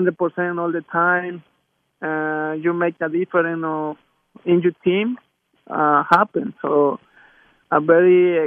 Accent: El Salvador; English is a second language; it's a small country, but we all love soccer in El Salvador.

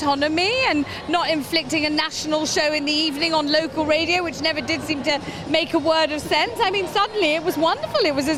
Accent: London, United Kingdom; I've lived in London all my life. I'm a Londoner through and through.

